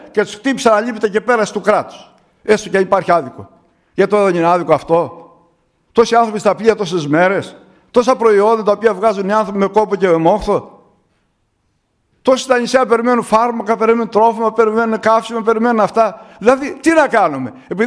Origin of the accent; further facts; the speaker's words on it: Greece; Είμαι Έλληνας, είμαι Ορθόδοξος. Κάνω κι εγώ κάτι όπως και εσείς για τον τόπο μας.